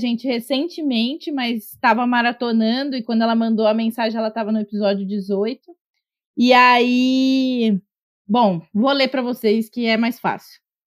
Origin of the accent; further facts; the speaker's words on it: São José dos Campos, São Paulo, Brazil; sou de São José dos Campos, do interior de São Paulo.